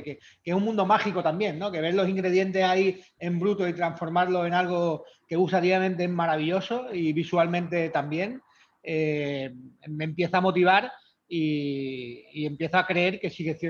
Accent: Marbella, Andalusia, Spain; born there; Sí, bueno, nací en Marbella.

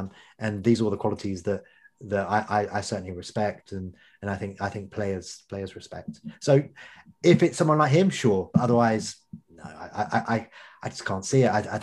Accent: Canada; I'm also a Canadian. I'm a proud Canadian. I'm not such a proud Brit sometimes when I see stuff like that.

